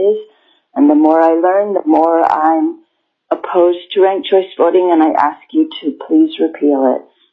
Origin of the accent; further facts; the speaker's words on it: Ketchikan, Alaska, United States; I'm from Ketchikan, and thank you so much for the opportunity to comment today.